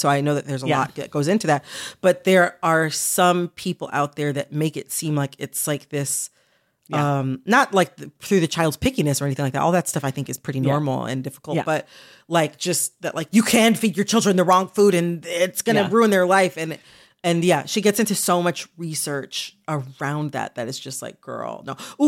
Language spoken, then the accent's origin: English; Michigan, United States; Even though I'm from Michigan, he was a reenactor for the Confederacy.